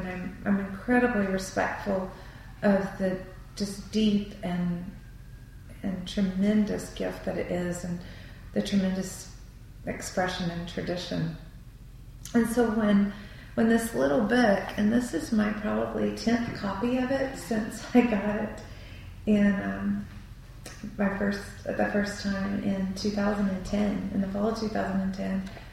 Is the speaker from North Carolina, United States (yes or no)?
yes; North Carolina, United States; I did not know very much at all about Buddhism growing up in North Carolina.